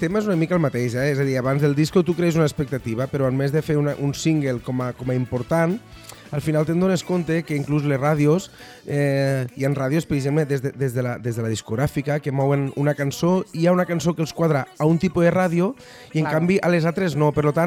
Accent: Catalonia, Spain; jo sóc un romàntic de les Terres de l'Ebre, és la meva frase lema, saps? I ho diré sempre. Vull dir, jo sóc d'aquí, de les Terres, vaig viure fora un temps quan estudiava, però sempre amb les ganes i l'il·lusió de tornar a casa

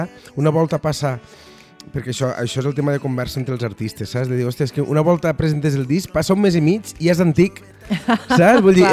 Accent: Catalonia, Spain; jo sóc un romàntic de les Terres de l'Ebre, és la meva frase lema, saps? I ho diré sempre. Vull dir, jo sóc d'aquí, de les Terres, vaig viure fora un temps quan estudiava, però sempre amb les ganes i l'il·lusió de tornar a casa

